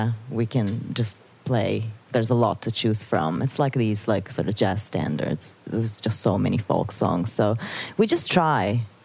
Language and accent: English; Istanbul, Turkey; now in Netherlands; Like, I grew up, I was born and raised in Istanbul, and then I moved to the Netherlands